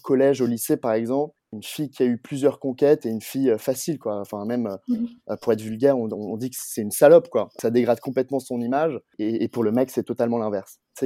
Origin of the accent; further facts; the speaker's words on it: Paris, Île-de-France, France; moved away as an adult; j'ai 27 ans. J'ai fait mon collège et lycée en internat, mais sinon je suis parisien. À la fin de mon baccalauréat, je suis parti vivre à Montréal pour mes études.